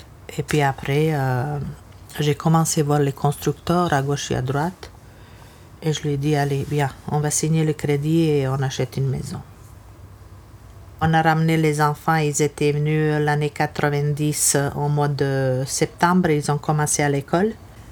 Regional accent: Bosnia & Herzegovina; comme ils étaient des bons élèves là-bas, chez nous en Bosnie déjà

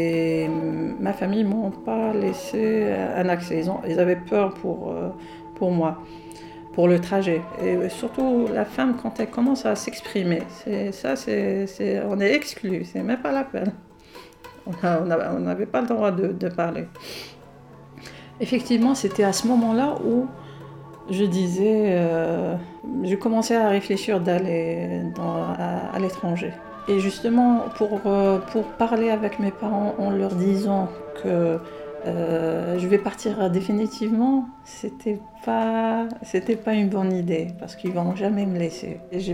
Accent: Algeria; je suis algérien, musulmane, je tiens à mes racines

